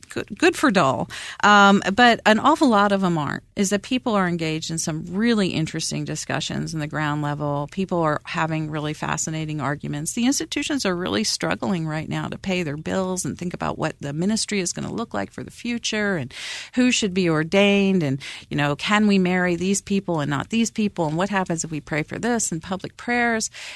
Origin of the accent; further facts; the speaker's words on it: Baltimore, Maryland, United States; When I was little and, you know, growing up in the Methodist Church in Baltimore